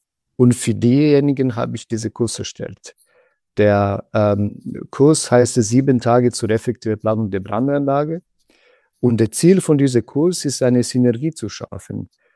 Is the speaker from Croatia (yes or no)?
yes; Croatia; now in Germany; Also ich komme ursprünglich aus Kroatien. Ich bin etwas über eine Dezennie in Deutschland geblieben. Zuerst bin ich nach Richtung Baden-Württemberg gelandet mit dem Flugzeug.